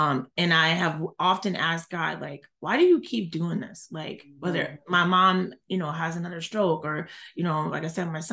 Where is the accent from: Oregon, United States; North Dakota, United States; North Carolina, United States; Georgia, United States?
Georgia, United States; Atlanta; And I'm from Atlanta, so that's not, it was not helping me to get adjusted to being here.